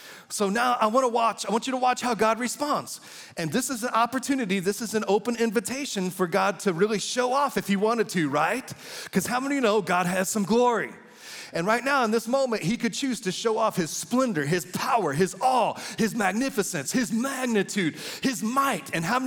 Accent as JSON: {"language": "English", "town": "Lawrence", "region": "Kansas", "country": "United States", "said": "Hey, Pat, yeah … I'm from Lawrence, Kansas."}